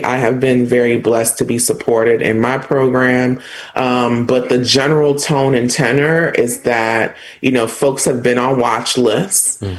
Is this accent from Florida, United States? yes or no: yes; Florida, United States; And I'm from Florida, where some of the worst book banning is coming from, right?